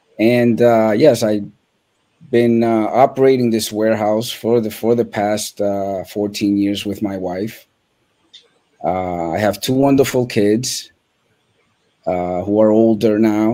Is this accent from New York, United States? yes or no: yes; New York City, New York, United States; also born or lived in Dominican Republic / New Jersey / Pennsylvania / Miami; I was born and raised in New York, New York City. I've been basically or mainly living here all my life, except for about 6 years where I lived in the Dominican Republic, in New Jersey, in Pennsylvania, in Miami.